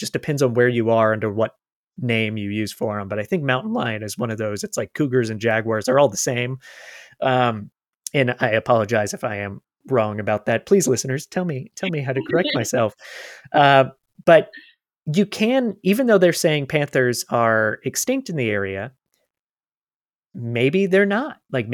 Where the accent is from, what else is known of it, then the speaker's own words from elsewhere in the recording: Florida, United States; because growing up in Florida, they're big.